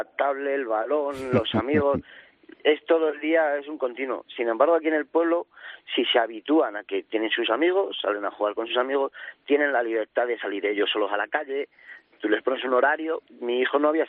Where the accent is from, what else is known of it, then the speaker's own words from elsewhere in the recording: Málaga, Andalusia, Spain; Sí, venimos de Málaga.